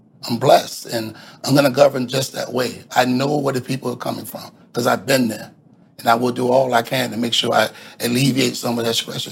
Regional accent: St. Petersburg, Florida, United States; being born and raised in Midtown South St. Pete, an area that's been impoverished for the last 20 years

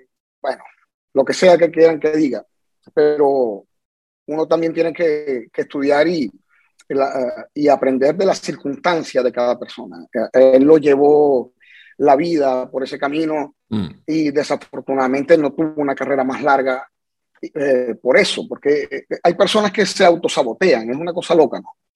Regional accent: Venezuela; now in United States; No, si quiero, muero por ir a mi tierra, primero a visitar a los míos.

